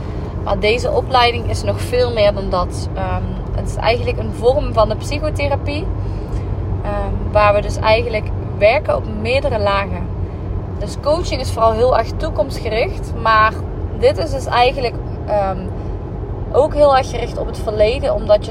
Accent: Limburg, Netherlands; now in Eindhoven, Netherlands; Ik woon nu bijna 2 jaar samen met mijn vriend Sergio in Eindhoven. Ik kom oorspronkelijk uit Limburg.

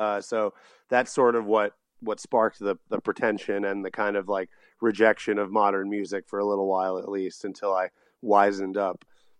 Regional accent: Glen Cove, New York, United States; born there; So, I was born on Long Island.

